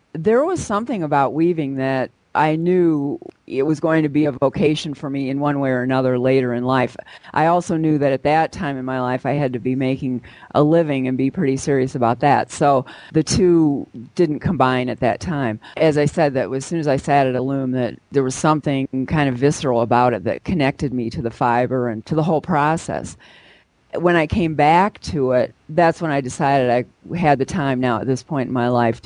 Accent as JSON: {"language": "English", "town": "Wilsow", "region": "Montana", "country": "United States", "said": "I'm from Wilsow, Montana."}